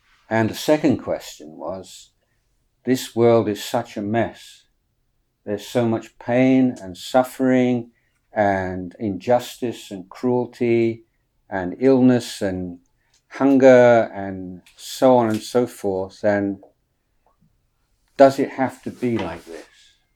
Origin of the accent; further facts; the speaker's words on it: England, United Kingdom; moved away as an adult; So I grew up in England, and I became interested in Buddhism as a teenager.